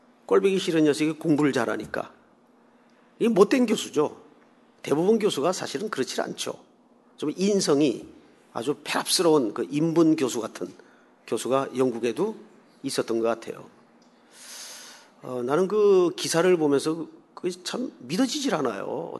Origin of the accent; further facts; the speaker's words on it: South Korea; now in United States; 난 그냥 한국 사람이니까 이 사인 쓰겠다고.